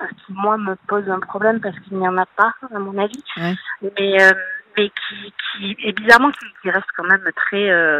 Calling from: Paris, Île-de-France, France; J'ai 39 ans et je suis de Paris.

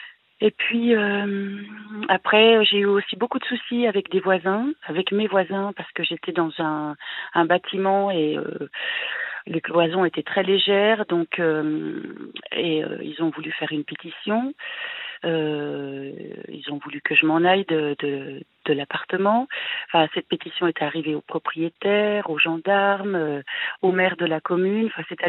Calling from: Bourgogne-Franche-Comté, France; Je suis du Jura.

